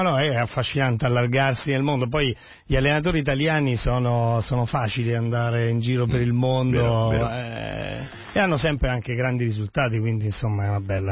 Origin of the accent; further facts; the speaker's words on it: Rome, Lazio, Italy; also born or lived in Milan; Casualmente, quindi mi sono passati 20 giorni e poi sono tornato subito a Roma.